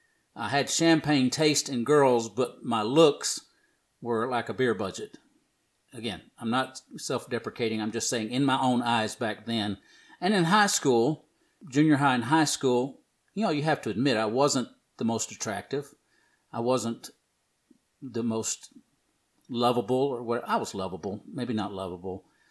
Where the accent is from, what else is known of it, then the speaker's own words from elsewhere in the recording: the South, United States; I was, you know, I'm from the South. I opened doors. I said, yes, ma'am, no, ma'am.